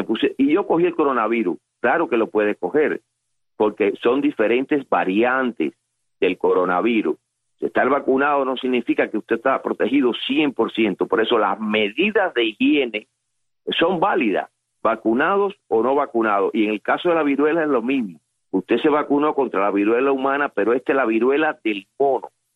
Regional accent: Cuba; yo, a pesar de que estoy acá, sigo siendo cubano y mi amor está con Cuba y mi corazón está con ellos.

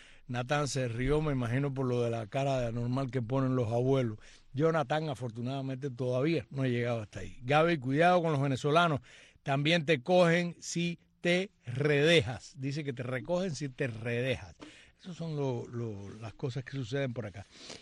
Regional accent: Cuba; Soy una cubana del bien y no para el mal.

